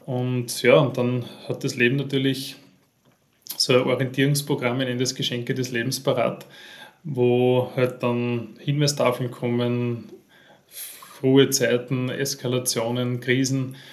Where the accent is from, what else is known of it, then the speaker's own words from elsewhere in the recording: Upper Austria, Austria; Ich bin aus Österreich, nachdem du ja aus Deutschland bist, sage ich das dazu. In Oberösterreich geboren